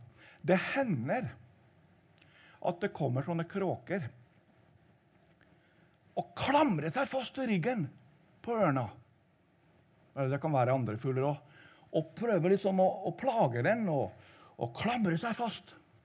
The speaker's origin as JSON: {"language": "Norwegian", "town": "Rørvik", "region": "Trøndelag", "country": "Norway", "tie": "born or raised there", "said": "Men jeg er født i Trøndelag, og vokst opp da ut ved havet, Rørvik. Eller Nærøy heter kommunen, heter Nærøysund også, de to kommunene slåss sammen."}